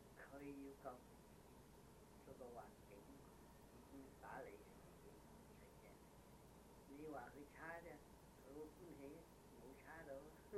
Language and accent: Cantonese; China; 所以我哋中國人講天生天養，條草都有得生，點解人冇得生？